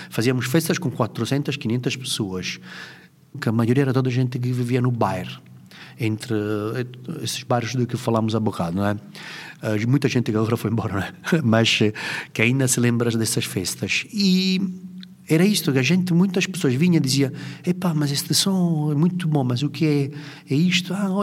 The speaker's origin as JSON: {"language": "Portuguese", "country": "Italy", "second_language": "Portuguese", "lives_now": "Portugal", "said": "E, pois, sendo eu italiano, ainda mais, não é, um italiano, a fazer isto em Portugal, a fazer música africana."}